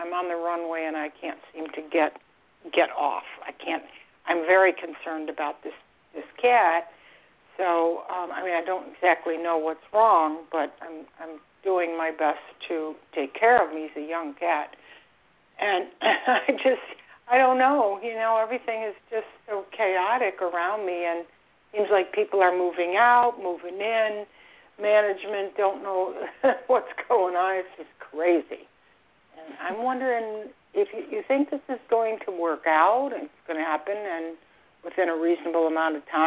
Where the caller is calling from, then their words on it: Florida, United States; I'm calling from Florida.